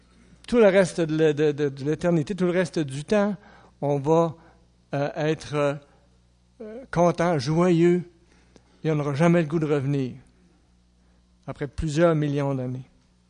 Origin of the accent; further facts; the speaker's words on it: Trois-Rivières, Quebec, Canada; Je viens de Trois-Rivières. Moi, je suis un gars de Trois-Rivières. Ah oui, Trois-Rivières. Donc, ma cité, c'est Trois-Rivières.